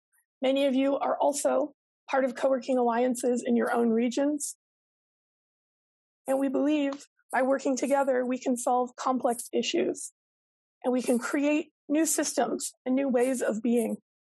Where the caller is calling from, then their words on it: Toronto, Ontario, Canada; I'm joining from Toronto, Canada, which is located on the traditional, ancestral, and sometimes unceded territory of the Haudenosaunee, the Huron-Wendat, the Anishinaabe, and the Mississaugas